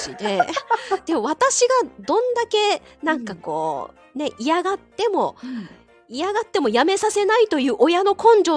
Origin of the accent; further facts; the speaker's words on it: Yamaguchi, Japan; まあ、西日本にある、まあ、私山口県なんですけれども、岡山県にある大学に行きました